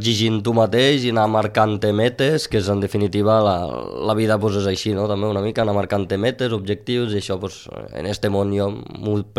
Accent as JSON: {"language": "Catalan", "town": "Ginestar", "region": "Catalonia", "country": "Spain", "said": "és la cursa del meu poble"}